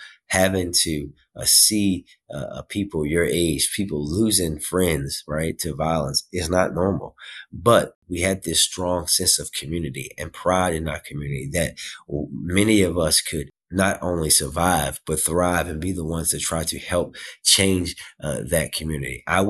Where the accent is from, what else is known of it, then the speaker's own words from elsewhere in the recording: Baltimore, Maryland, United States; So my family, I'm a first-generation Baltimorean. My dad's family is from rural North Carolina, where my grandparents ran a pig farm, literally until they died.